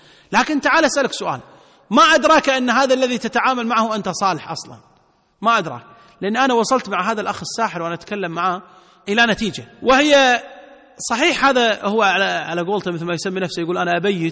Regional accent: Kuwait; قال عندنا في الكويت أول شخص مشهور

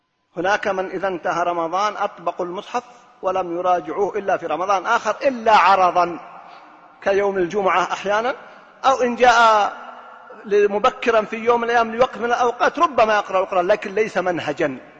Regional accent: Riyadh, Riyadh Province, Saudi Arabia; هذه الحالة قبل 3 سنوات موجود عندنا في الرياض

